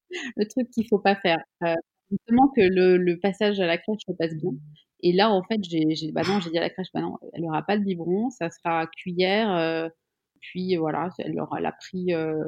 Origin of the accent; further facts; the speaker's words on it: Switzerland; Je suis suisse, donc aussi.